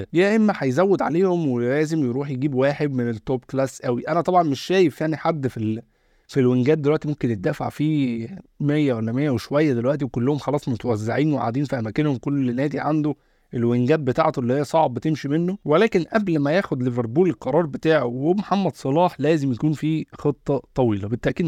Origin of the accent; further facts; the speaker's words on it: Egypt; احنا مثلا حتى كمصريين